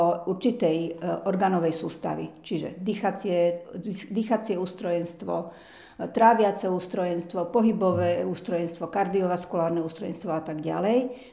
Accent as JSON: {"language": "Slovak", "region": "Zemplín", "country": "Slovakia", "tie": "born or raised there", "lives_now": "Bardejov, Slovakia", "said": "Som rodina Zemplínčanka a do Bardejova som sa prisťahovala po ukončení štúdia."}